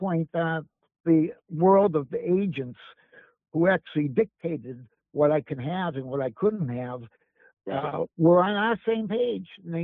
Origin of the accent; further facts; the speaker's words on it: England, United Kingdom; from England.